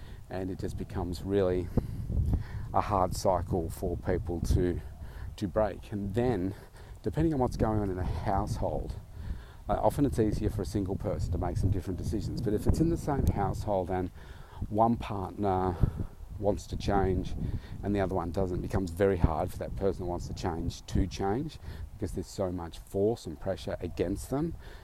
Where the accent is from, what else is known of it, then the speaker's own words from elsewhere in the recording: Melbourne, Victoria, Australia; certainly in my hometown here in Melbourne, the estate that I'm walking through now, which is my own estate